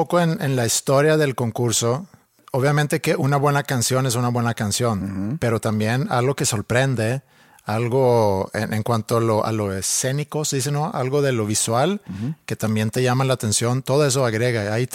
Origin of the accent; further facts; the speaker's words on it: Finland; Spanish is a second language; Como tú bien sabes, yo crecí en los 70s y 80s. Siendo pues prácticamente vecino de la Unión Soviética.